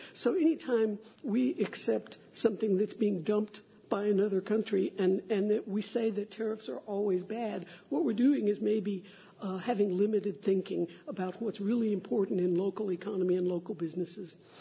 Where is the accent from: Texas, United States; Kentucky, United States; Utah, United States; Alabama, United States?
Texas, United States; Okay, I'm from Texas. Y'all make fun of the fact that, you know, we still want to retain the right to secede